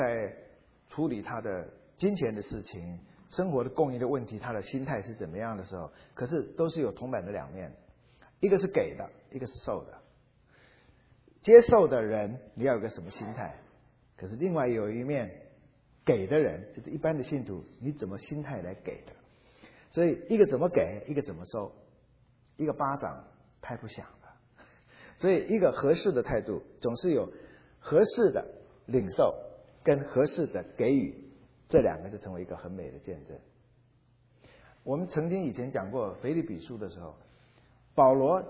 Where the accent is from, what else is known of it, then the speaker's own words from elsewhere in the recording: China; 或者我们中国人习惯性就皇帝叫做钦差大臣